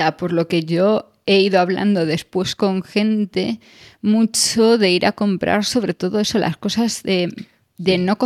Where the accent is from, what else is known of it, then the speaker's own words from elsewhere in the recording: Galicia, Spain; yo es que soy gallega y tengo la costumbre de tener la nevera llena